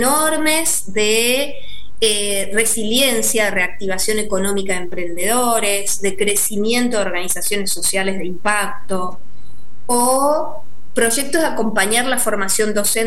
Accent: Argentina; que como todo argentino, seguramente en cada casa, teníamos nuestras cábalas, ¿no?

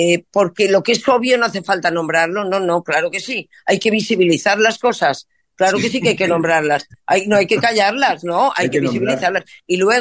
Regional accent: Spain; soy católica porque soy española y soy bautizada

